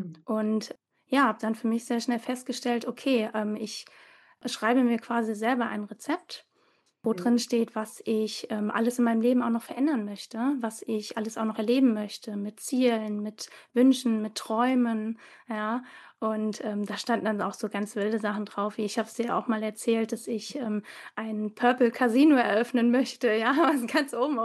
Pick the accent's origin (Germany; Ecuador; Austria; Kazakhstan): Germany; Westerwald; born there; now in Mecklenburg-Vorpommern, Germany; ich bin 34 Jahre alt, komme gebürtig aus dem Westerwald, wohne jetzt im schönen Mecklenburg-Vorpommern